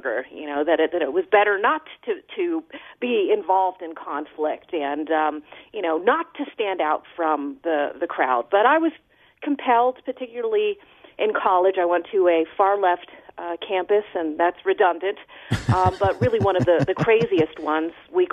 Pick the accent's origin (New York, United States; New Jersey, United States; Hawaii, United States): New Jersey, United States; So I grew up in South Jersey. I was born in Philadelphia.